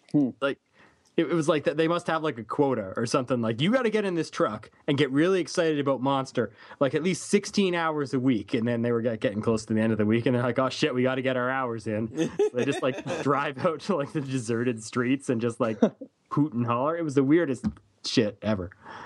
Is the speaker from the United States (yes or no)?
no; Canada; I'm Canadian.